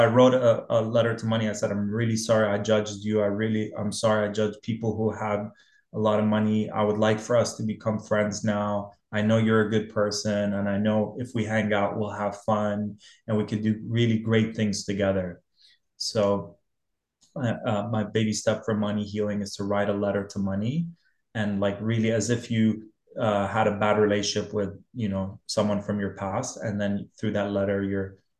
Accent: Dubai, United Arab Emirates; when I grew up in Dubai

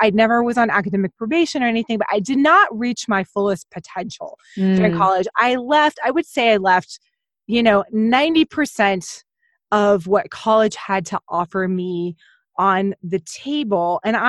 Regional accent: Houston, Texas, United States; I'm from Texas. I grew up in Houston. I currently live in Austin

